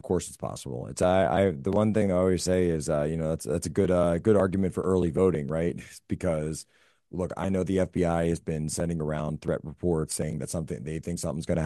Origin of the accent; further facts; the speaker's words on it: Pennsylvania, United States; I mean, I'm from the Philadelphia area.